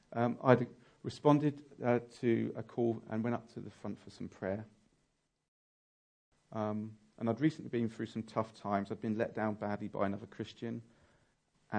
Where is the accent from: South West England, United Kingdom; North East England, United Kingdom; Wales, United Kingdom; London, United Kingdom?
London, United Kingdom; I was raised in Catford, South East London.